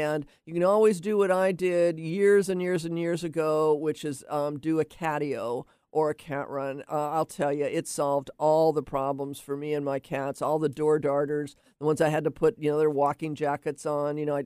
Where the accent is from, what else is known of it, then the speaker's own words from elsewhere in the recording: Laurelhurst, Oregon, United States; Okay, so I grew up in Laurelhurst, in the city, you know, with my parents